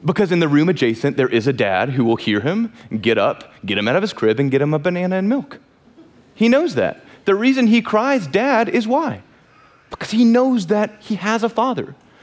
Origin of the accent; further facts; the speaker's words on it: Knoxville, Tennessee, United States; I grew up in Knoxville, so the bumpkin, I'm gonna lose all of you.